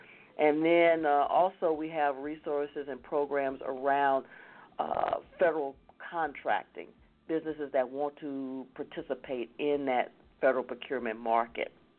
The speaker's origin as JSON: {"language": "English", "town": "Corpus Christi", "region": "Texas", "country": "United States", "tie": "born or raised there", "said": "Yeah, I went to graduate school in San Antonio. I grew up in Corpus Christi on the coast."}